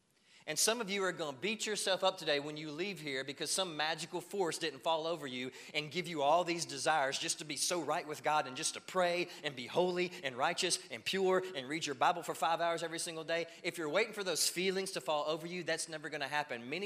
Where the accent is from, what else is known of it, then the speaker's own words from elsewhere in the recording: Louisiana, United States; I'm a Cajun, full-blooded, man. My dad's mom, she couldn't hardly speak English, man.